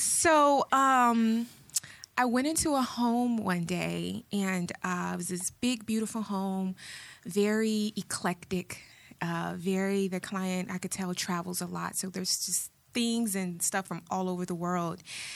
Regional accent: Kissimmee, Florida, United States; also born or lived in Miami, United States; And from there, when I was about 11 or so, I moved to Kissimmee, Florida.

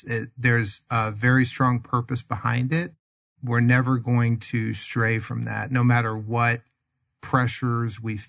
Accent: Washington, District of Columbia, United States; I still own one in the East Coast in Virginia. I'm from the Washington, D.C. area.

